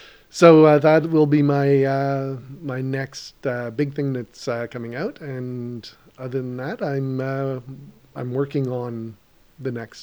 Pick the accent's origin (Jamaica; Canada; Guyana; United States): Canada; Ottawa, Ontario; we're both from Ottawa.